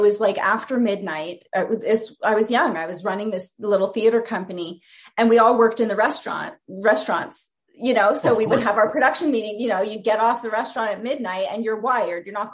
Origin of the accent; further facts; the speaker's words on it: Canada; now in New York, United States; And I'm like, oh my God, where are you from? I'm Canadian.